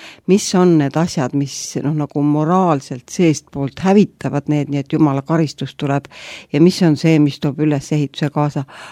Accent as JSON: {"language": "Estonian", "town": "Rakvere", "region": "Lääne-Viru County", "country": "Estonia", "said": "kuulajad tõenäoliselt teavad juba, et ma olen Rakverest ja siis ma mõtlesin, et meie Rakvere ka jääb järjest inim tühjemaks."}